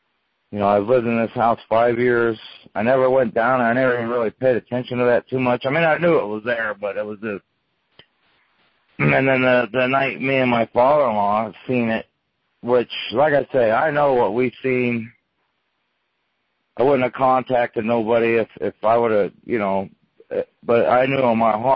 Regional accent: California, United States; now in Pennsylvania, United States; You know, people in Pennsylvania, especially in this area, the Dutch, they're not like me. I grew up in California where people, go ahead, go back there.

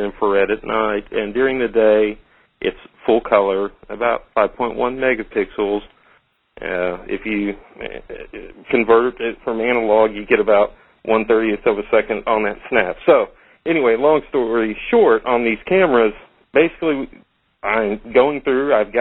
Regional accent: Louisiana, United States; I grew up in Louisiana hunting animals, even including alligators.

